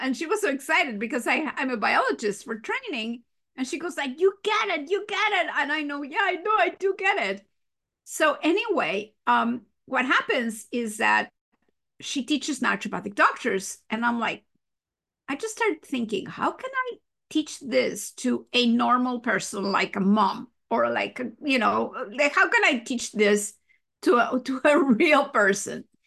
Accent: Mexico City, Mexico; English is a second language; moved away as an adult; now in Canada; I'm actually from Mexico. I was raised and born in Mexico City, and I moved to Canada 37 years ago. I was here when I was 25 to do a PhD. So now you know how old I am. I'm 63.

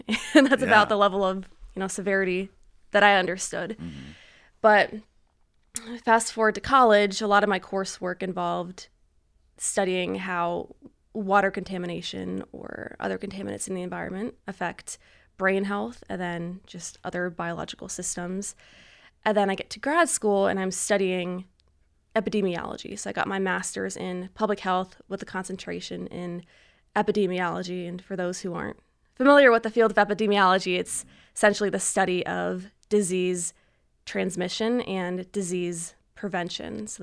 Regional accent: Toledo, Ohio, United States; So I'm from Toledo, Ohio.

